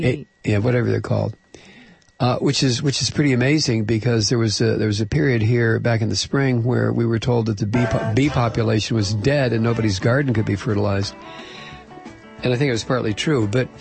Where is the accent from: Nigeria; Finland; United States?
United States; Midwest; When I was a kid growing up, you know, we had A&P. I grew up in the Midwest.